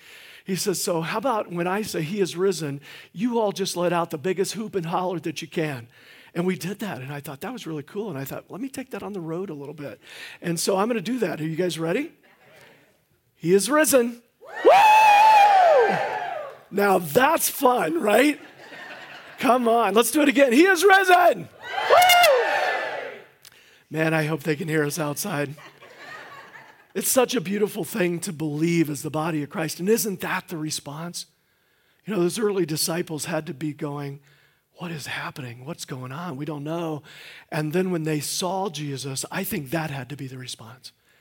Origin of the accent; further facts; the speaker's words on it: Illinois, United States; now in Iowa, United States; I come from East Central Illinois. I've been in Iowa for the last 28 years.